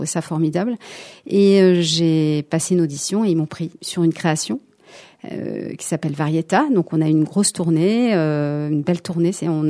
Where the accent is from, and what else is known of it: Limoges, Nouvelle-Aquitaine, France; now in Paris, France